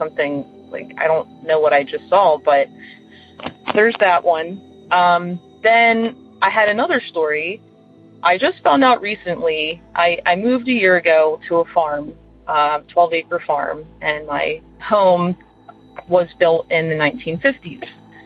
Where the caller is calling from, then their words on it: Reading, Pennsylvania, United States; calling from Reading, Pennsylvania. I have a long commute from Reading to Philadelphia, and at the time I was commuting from Pottstown to Philadelphia down a stretch of road called 422.